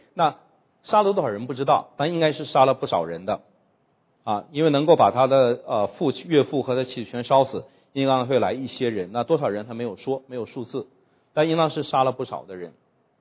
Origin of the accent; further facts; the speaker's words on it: China; 我们中国人就知道狐狸嘛